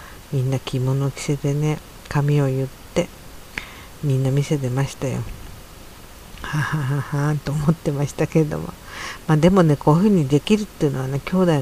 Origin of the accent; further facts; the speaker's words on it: Yokosuka, Kanagawa, Japan; たびたび行く横須賀なんですけど、私の実家はねほんとすぐ近くなんですけど